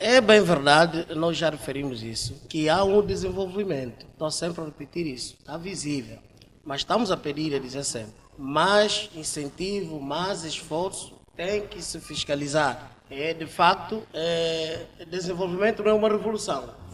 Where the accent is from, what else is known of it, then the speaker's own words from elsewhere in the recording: Angola; Todos nós como angolanos, mas juntos.